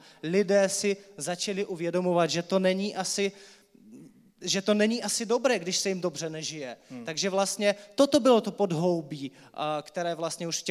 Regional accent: Ufa, Bashkortostan, Russia; Czech is a second language; Úplně ne, já jsem z UFY, tam se nekonali

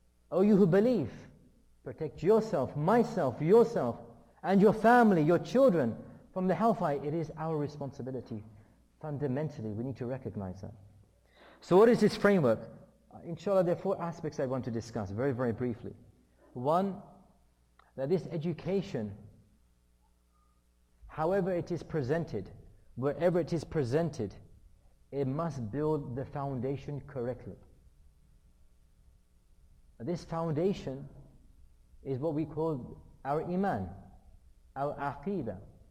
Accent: United Kingdom; But when I was younger, and at school, and growing up in the United Kingdom, once I was asked the question, why are you Muslim? And I said, because I believe in Islam.

